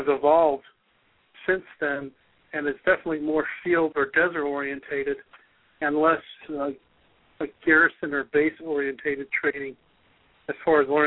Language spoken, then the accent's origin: English; Kittery, Maine, United States; born there; also born or lived in Europe; Well, I was born up in Kittery, Maine, on that Navy base that recently had one of their subs catch on fire. My dad was stationed up in Maine to do recruiting for the Army.